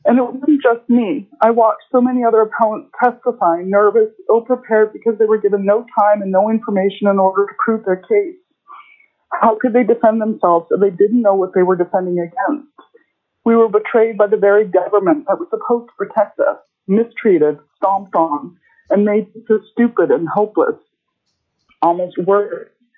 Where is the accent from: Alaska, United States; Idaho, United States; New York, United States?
Alaska, United States; Haines; I'm from Haines.